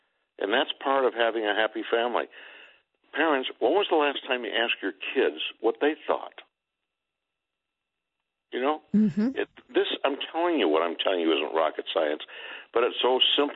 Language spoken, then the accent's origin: English; Buffalo, New York, United States; I grew up in Buffalo, poor, and I'm a one forker.